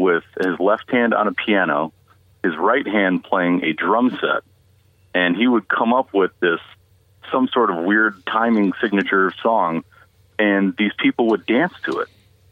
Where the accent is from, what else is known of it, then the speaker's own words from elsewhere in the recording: Chicago, Illinois, United States; I'm from Chicago, and I've never heard of you.